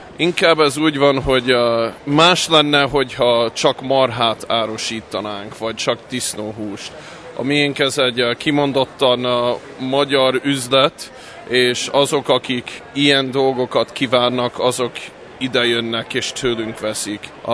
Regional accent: Hungary; Persze, magyarok vagyunk, ez egy része a kultúrunknak, meg a hagyományunknak

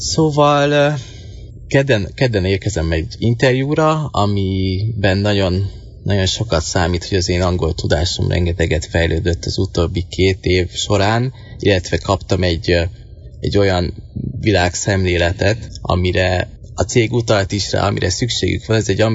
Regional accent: Hungary; aki a faluról, egy magyar faluból származok

